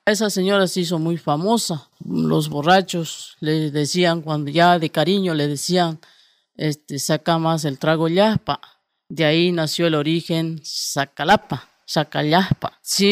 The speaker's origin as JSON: {"language": "Spanish", "town": "Ribera Hidalgo", "country": "Mexico", "said": "vengo de la Ribera Hidalgo."}